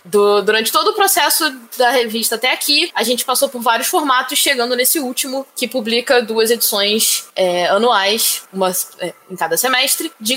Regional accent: Rio de Janeiro, Brazil; Sou carioca, sou autora, sou ilustradora

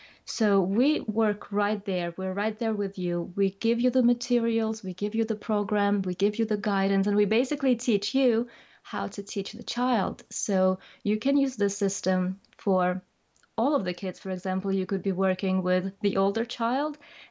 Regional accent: New Zealand; now in Denmark; I live right now in Denmark. I am also from New Zealand, so I travel a lot.

